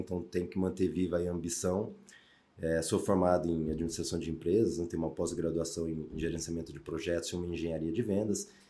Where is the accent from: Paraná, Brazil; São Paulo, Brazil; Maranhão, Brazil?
São Paulo, Brazil; Bauru; Sou do interior também, né? Aqui de Bauru, mais para dentro do estado ainda.